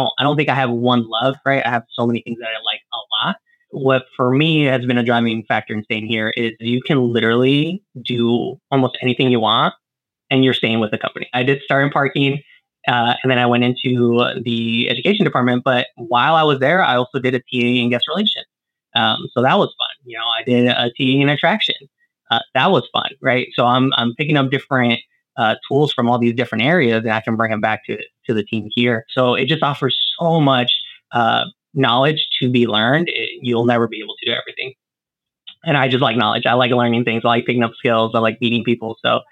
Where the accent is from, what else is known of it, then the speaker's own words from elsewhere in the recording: Arizona, United States; So I grew up again in Arizona. So the area I grew up in was just surrounded by the Sonoran Desert